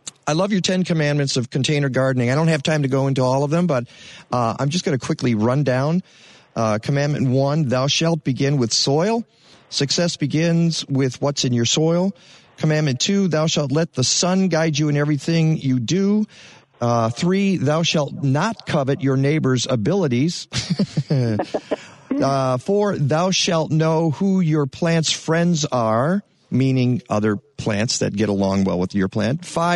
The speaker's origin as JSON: {"language": "English", "region": "Tennessee", "country": "United States", "said": "I never knew that, and I'm from Tennessee."}